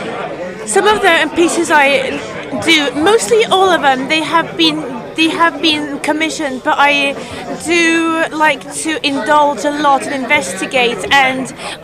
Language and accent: English; Mexico; English is a second language; I come from Mexico, so I'm really far away